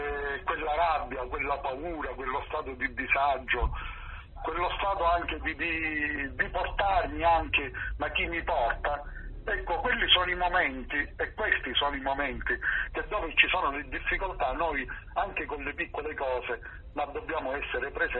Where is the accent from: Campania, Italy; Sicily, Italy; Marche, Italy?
Sicily, Italy; tanto per non dire tu sei campano, io sono siciliano